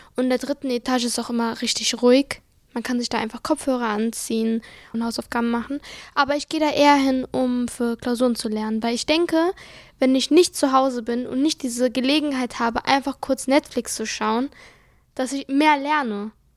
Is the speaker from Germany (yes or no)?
no; Morocco; Ich würde sagen, ich bin Marokkanerin mit einem deutschen Pass. Ich würde nicht direkt sagen, ich bin deutsch, aber zum Teil, also nicht hundertprozentig, würde ich sagen.